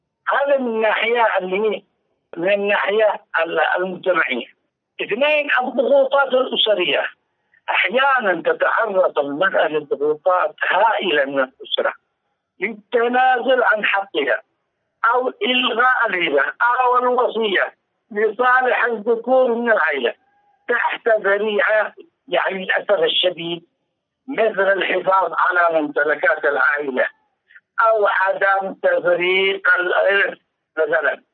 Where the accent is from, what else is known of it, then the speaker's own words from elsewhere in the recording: Yemen; الملكية خاصة الذي هي العقارة عندنا في اليمن هي حق أصلي للرجال